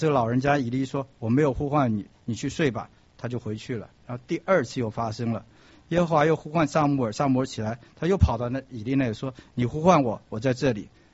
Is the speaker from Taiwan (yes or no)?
yes; Taiwan; now in United States; 我从前刚来美国的时候，我以为美国这是一个不讲礼貌的地方，因为从小在台湾看的那些好莱坞的电影